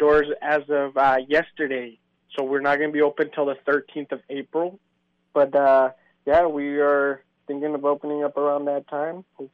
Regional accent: Mount Vernon, Washington, United States; born there; we got here in 96. I was born in 1991 in Mount Vernon, Washington. Came over here really young, learned English here in Juno. Juno's pretty much all I know. I mean, I visited the whole West Coast, but Juno is home.

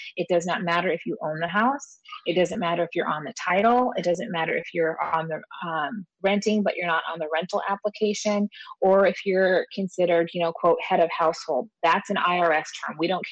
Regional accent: McGrath, Alaska, United States; You know, I grew up in McGrath.

